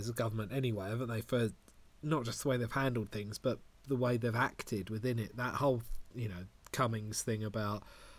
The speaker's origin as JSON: {"language": "English", "region": "England", "country": "United Kingdom", "said": "Sorry, I'm English."}